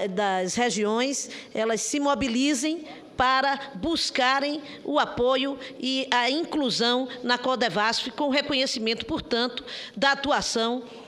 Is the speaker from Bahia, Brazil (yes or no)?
yes; Cachoeira, Bahia, Brazil; born there; passa pela minha querida e bela cidade de Cachoeira, onde nasci.